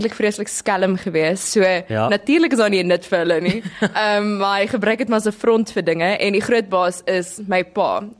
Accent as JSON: {"language": "Afrikaans", "town": "Alberton", "region": "Gauteng", "country": "South Africa", "tie": "born or raised there", "said": "So, ek het groot geword in Alberton eintlik."}